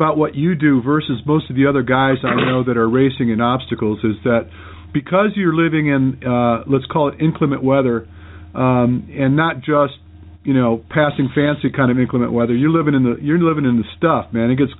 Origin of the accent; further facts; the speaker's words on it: Michigan, United States; I was raised in Michigan